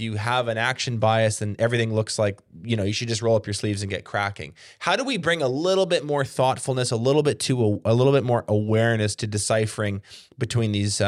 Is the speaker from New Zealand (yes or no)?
no; Canada; I am Canadian.